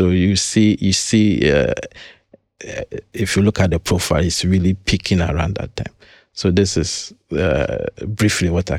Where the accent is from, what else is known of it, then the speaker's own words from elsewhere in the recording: Ghana; Typically, Ghanaian home, we wake up